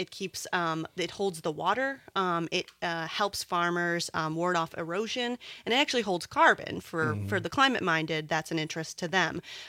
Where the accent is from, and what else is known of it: Wisconsin, United States; born or raised there